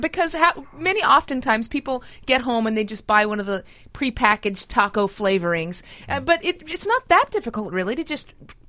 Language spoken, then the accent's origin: English; California, United States; also born or lived in Arizona; I'm from Southern California and spent about 10 years in Arizona, and it's very difficult to find good Mexican food.